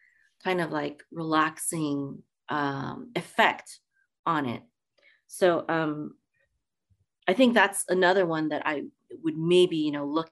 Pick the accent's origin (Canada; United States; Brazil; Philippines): Philippines; I'm from the Philippines.